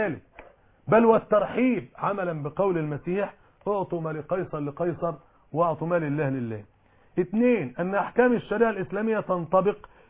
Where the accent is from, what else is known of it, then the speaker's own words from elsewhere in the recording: Egypt; اننا ننتمي كعرب من مصر إلى الإسلام الحضاري والثقافي،